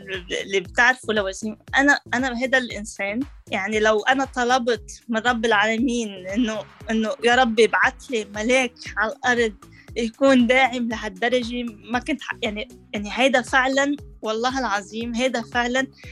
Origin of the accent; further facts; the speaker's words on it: Lebanon; now in Canada; ومشان هيك كندا أعظم دولة بالعالم، وأولى مع أني أنا لبنانية، بس كندا اللي عطتنا إياه